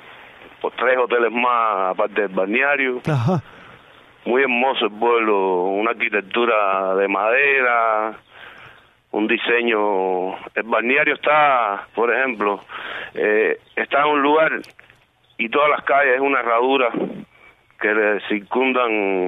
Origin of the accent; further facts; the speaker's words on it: Matanzas, Cuba; born there; Me mudé en el 80 para acá, pero nací cerca, a 7 kilómetros aquí en la carretera central, en Coliseo.